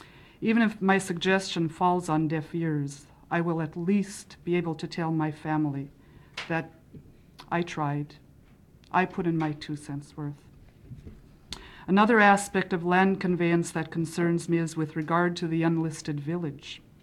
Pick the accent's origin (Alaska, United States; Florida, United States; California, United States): Alaska, United States; Hoonah; now in Juneau, United States; I was raised not in Angoon, I was raised in Hoona and presently reside here in Juneau.